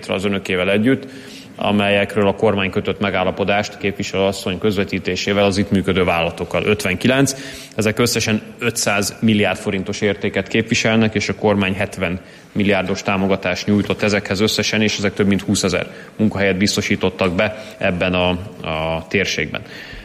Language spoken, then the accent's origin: Hungarian; Győr, Győr-Moson-Sopron, Hungary; Ahonnan én jövök, Győrből, ott az Audi gyár szokta büszkén mondani, hogy Győrből a világnak.